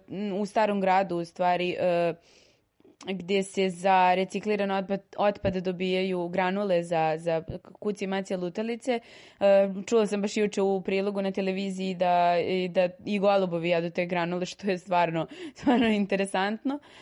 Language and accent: Serbian; Pančevo, Vojvodina, Serbia; ja sam iz Pančeva i što se tiče reciklaže u Pančevu dosta je onako zanemarena tema.